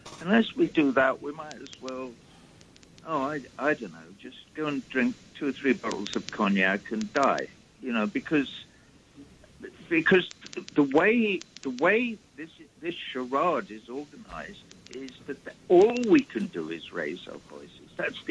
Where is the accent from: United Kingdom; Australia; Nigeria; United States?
United Kingdom; England; I'm English.